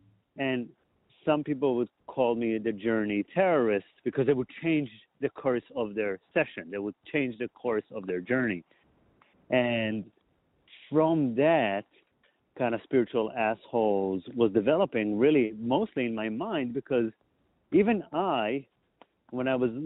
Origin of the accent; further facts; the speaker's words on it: Israel; now in United States; because I came from Israel. I wasn't really aware of personal development until I came to America. I was religious in Israel, so maybe I would have if I wasn't. I grew up in a very religious society.